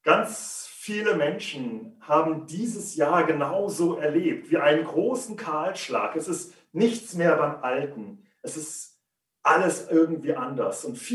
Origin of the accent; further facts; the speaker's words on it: Rhineland-Palatinate, Germany; Ich bin aufgewachsen im Westerwald. Und zwar in der Waldstraße.